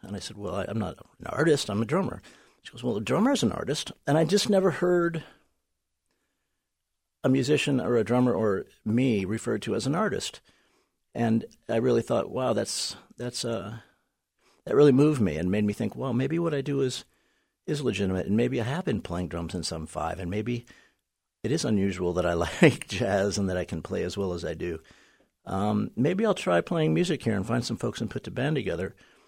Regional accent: Indianapolis, Indiana, United States; I came from Indianapolis, Indiana.

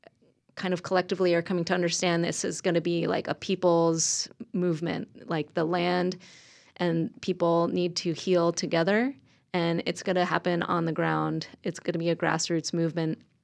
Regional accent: New York, United States; Well, I grew up in New York State. I like to say same latitude, different attitude.

